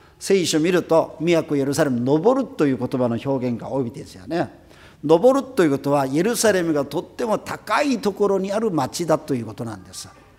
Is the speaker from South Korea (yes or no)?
yes; South Korea; だから私は大学生の時に、私出身韓国ですから、韓国のほとんどの山を全部登りました。